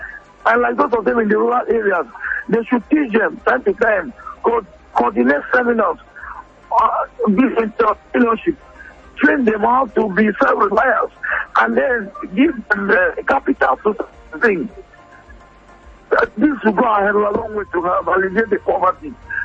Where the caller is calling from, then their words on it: Calabar, Cross River, Nigeria; I am calling from Calabar Municipality.